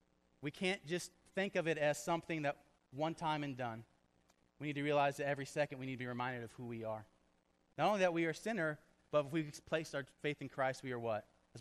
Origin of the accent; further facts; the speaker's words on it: Texas, United States; I mean, I'm from Texas. I had like 45 minutes of homework a night, and I barely did that sometimes.